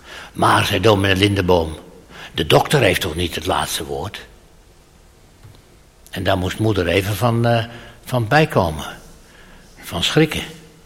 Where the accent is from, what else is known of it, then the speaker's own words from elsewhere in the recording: Zaandam, North Holland, Netherlands; Wij komen uit Zaandam, mijn vrouw en ik. Zaandam, dat was het rode Zaandam vroeger, weet u wel.